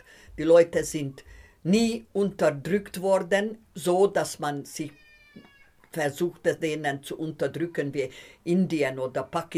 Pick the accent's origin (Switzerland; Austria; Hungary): Hungary; German is a second language; Ich als Ungarin unter den Kommunisten könnte ich sehr gut hin und her gehen, weil ich hatte ungarischen Pass gehabt, keinen deutschen Pass.